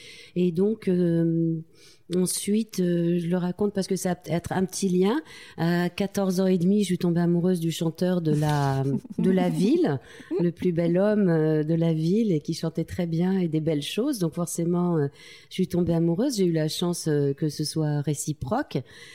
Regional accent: Tulle, Nouvelle-Aquitaine, France; Je viens de la ville de Tulle en Corrèze. Je suis née là-bas de grands-parents paysans, de parents qui pour la première génération sortaient de ce monde. C'était un milieu assez isolé quand même, où la culture avait de la difficulté à arriver.

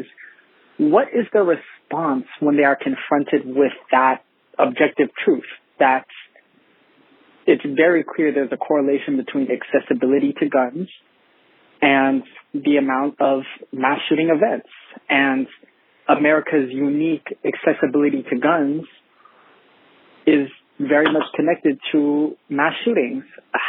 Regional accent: Canada; I'm from Canada.

